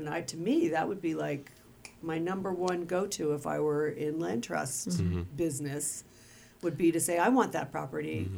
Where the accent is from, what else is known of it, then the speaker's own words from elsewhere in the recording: South Kingstown, Rhode Island, United States; as I said, I'm from South Kingstown, so I don't think we have an urban initiative in South Kingstown.